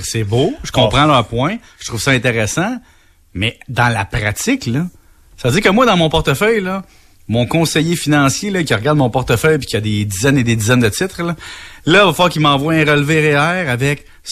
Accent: Salaberry-de-Valleyfield, Quebec, Canada; Tu sais que moi, je viens de Valleyfield

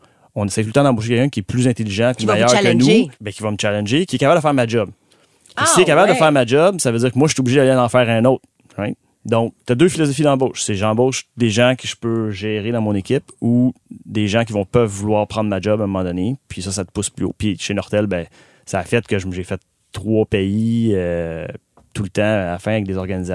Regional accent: Montreal, Quebec, Canada; also born or lived in Texas, United States; Je suis de Montréal.

